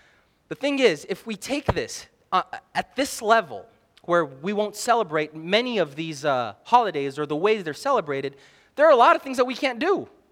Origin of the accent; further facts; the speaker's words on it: Canada; also born or lived in New Jersey, United States; For me, as a child that was, I was raised in Canada, lots of snow. And before that, we were in New Jersey.